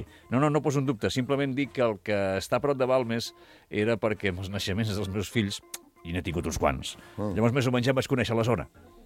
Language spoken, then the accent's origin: Catalan; Zaragoza, Aragon, Spain; born there; Sí, que on jo vaig néixer.